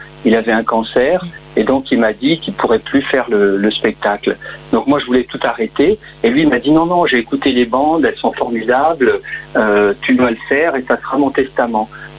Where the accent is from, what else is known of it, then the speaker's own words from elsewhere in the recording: Grenoble, Auvergne-Rhône-Alpes, France; je suis resté à Grenoble, je suis grenoblois